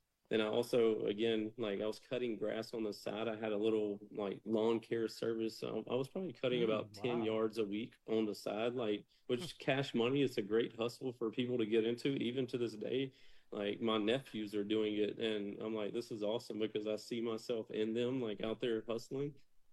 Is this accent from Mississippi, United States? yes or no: yes; Greenville, Mississippi, United States; fly back to my hometown, Greenville, Mississippi. My mom's there waiting on me to pick me up.